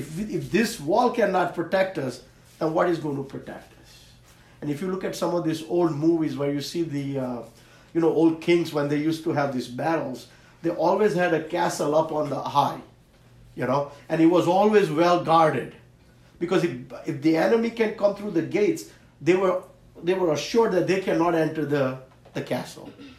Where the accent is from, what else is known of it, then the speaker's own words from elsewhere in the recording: India; when I was growing up in India, as some of you were